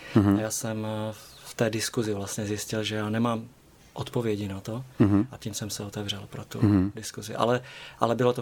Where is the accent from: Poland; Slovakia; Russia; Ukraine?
Slovakia; now in Prague, Czechia; No a nastoupil jsem vlastně jako pastor na Slovensku, protože jsem rodem Slovák.